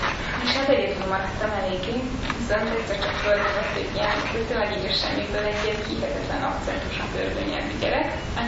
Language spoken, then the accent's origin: Hungarian; Hungary; Tehát alapból ez már tök izgalmas volt, hogy én Magyarországról jövök, azt sem tudták, hogy hol van Magyarország.